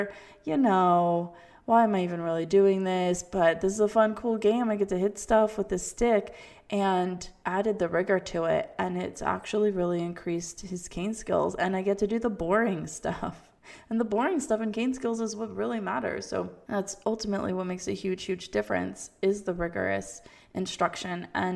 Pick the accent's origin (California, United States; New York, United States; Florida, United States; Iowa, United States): Florida, United States; I grew up in South Florida. I got Cuban time in my blood.